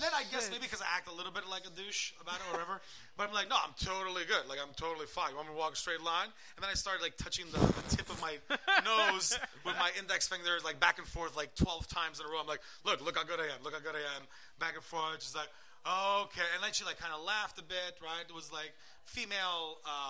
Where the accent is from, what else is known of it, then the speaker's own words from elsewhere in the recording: Montreal, Quebec, Canada; I'm from Montreal. In Montreal, you could be like smashed out of your brain, lying on the floor